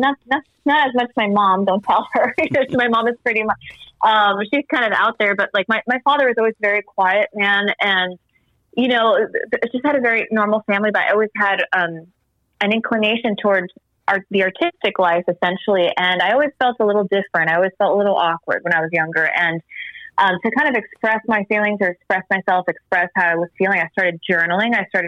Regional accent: Miami, Florida, United States; It's really fun because I grew up in South Florida, as you know, in Miami, and there's a lot of Latin culture there.

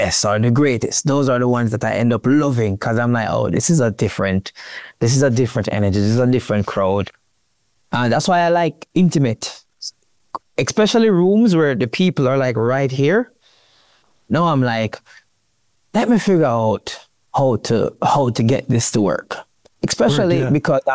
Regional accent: Jamaica; So as a Jamaican, I know they would like that.

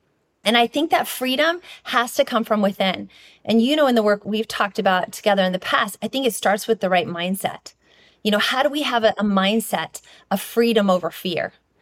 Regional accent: Iowa, United States; I grew up in Iowa, everyone would go play kickball.

